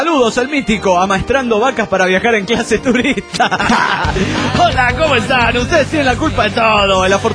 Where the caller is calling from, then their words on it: San Luis, Argentina; de San Luis, República Argentina.